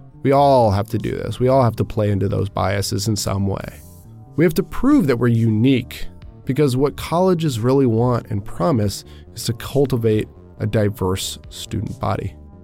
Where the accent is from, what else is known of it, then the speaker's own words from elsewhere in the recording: United States; As an American, exploiting potentially sensitive parts of our history or identity on our college application seems like par for the course.